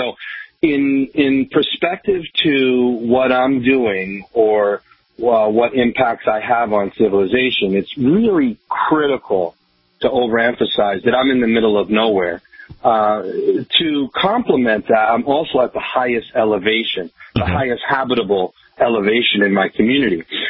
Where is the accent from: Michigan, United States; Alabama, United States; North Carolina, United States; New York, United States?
New York, United States; now in Vermont, United States; And, you know, for me personally, you know, I grew up in New York. You know, everybody in my neighborhood was a little bit of everything.